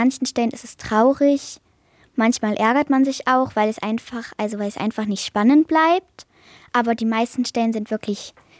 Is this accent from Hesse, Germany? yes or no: no; Grimma, Saxony, Germany; ich bin 10 Jahre alt und ich komme hier aus Grimma.